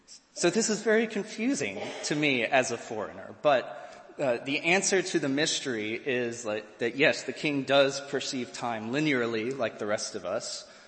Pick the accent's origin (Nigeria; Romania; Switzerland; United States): United States; now in London, United Kingdom; So that's a long time as an American living in a foreign country separated by a common language, right?